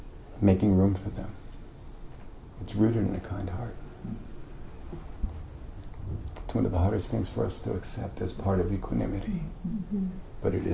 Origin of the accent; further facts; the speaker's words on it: New York City, New York, United States; When I grew up in New York City, we had, you know, five boroughs, a lot of people living there